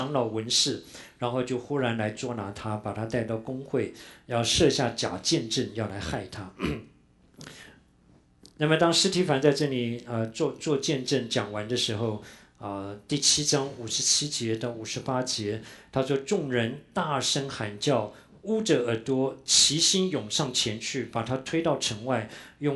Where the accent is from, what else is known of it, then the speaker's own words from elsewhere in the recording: Taiwan; 我自己在台湾长大，从来没那样子被冻过的哈